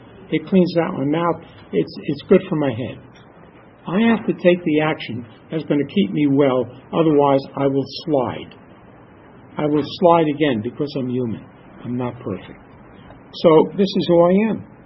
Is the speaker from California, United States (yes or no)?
yes; Los Angeles, California, United States; I went over to him, and I said … I'm from Los Angeles.